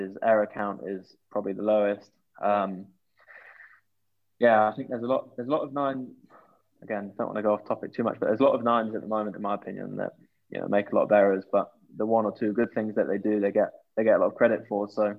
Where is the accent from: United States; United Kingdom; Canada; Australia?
United Kingdom; England; At 10, obviously growing up in England, it's got to be Johnny Wilkinson.